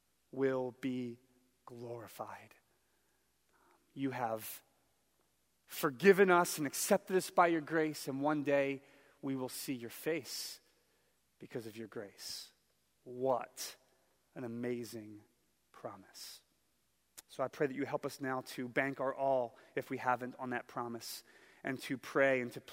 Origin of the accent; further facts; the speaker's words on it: Philadelphia, Pennsylvania, United States; I was catechized for 5 years at Holy Innocence Parish, where I grew up in Juniata Park.